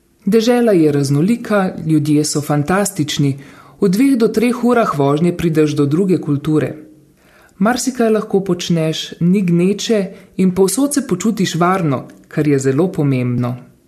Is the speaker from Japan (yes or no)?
yes; Tokyo, Japan; Slovenian is a second language; moved away as an adult; now in Slovenia; Doma sem iz Tokija, kjer ne moremo hoditi na sprehode, prirejati piknikov, nimamo vinskih cest. Prišla sem pred letom dni in prvič delam v tujini.